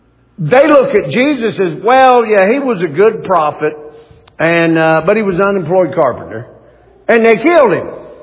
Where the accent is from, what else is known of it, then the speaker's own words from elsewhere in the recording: Mississippi, United States; But listen, I grew up in Mississippi. And not everybody's blessed. But nonetheless, I grew up in the South.